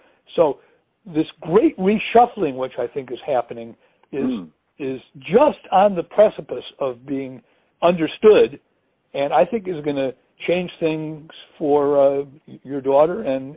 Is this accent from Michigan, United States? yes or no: no; Cleveland, Ohio, United States; born there; I was born in Cleveland. I still have some friends there.